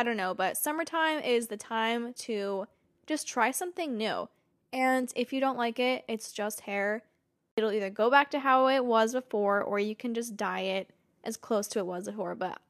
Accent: Arizona, United States; Now, growing up in Arizona, being outside was like kind of a punishment, but I was always outside as a kid.

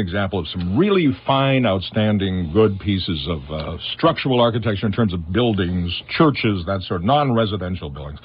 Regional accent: St. Louis Park, Minnesota, United States; Where I grew up in St. Louis Park, the Basswood area, I remember, over by Cedar Lake?

